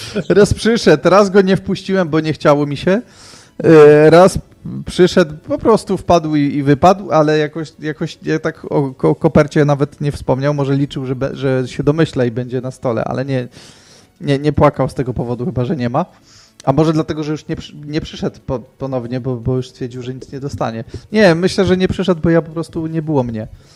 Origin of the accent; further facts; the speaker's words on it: northern Poland, Poland; w mojej rodzinnej miejscowości, daleko na północy Polski